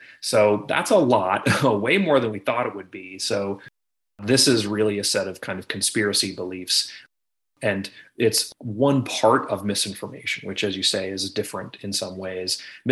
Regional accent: Plano, Texas, United States; I grew up in Plano, Texas, just outside of Dallas, and spent basically my whole life there.

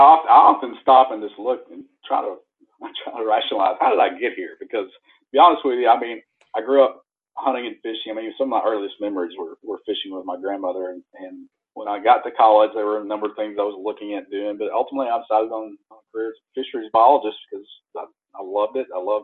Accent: Arkansas, United States; growing up in South Central Arkansas, we catch mostly warm water species.

